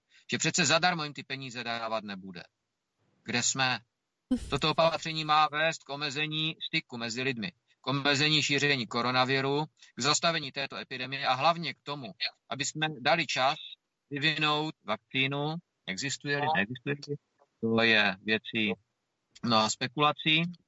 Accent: Moravia, Czechia; Jsem Čech, jsem Moravák, to úplně jedno, kde se budeme situovat.

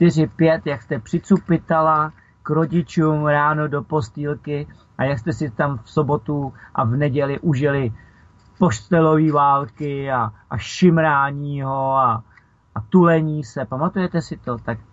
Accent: Prague, Czechia; born there; narodil jsem se na Žižkově

